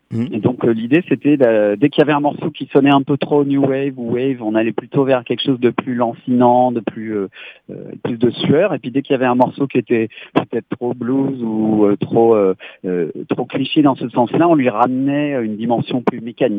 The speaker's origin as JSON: {"language": "French", "country": "France", "tie": "born or raised there", "said": "Mais j'ai grandi en France et donc je suis beaucoup allé aux États-Unis avant le Covid en fait."}